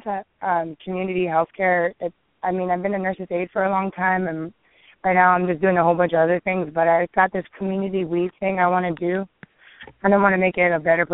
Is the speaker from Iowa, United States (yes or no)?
no; Hawaii, United States; now in Omaha, United States; And I was from Hawaii.